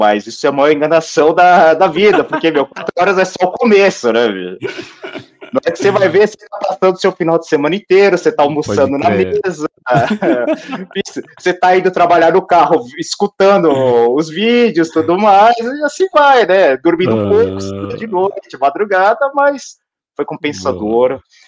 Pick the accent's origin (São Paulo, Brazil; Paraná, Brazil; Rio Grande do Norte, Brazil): São Paulo, Brazil; Eu estava morando no interior, nasci e cresci em São Paulo, mas eu tinha mudado para o interior devido à questão do serviço e eu acabei precisando retornar para São Paulo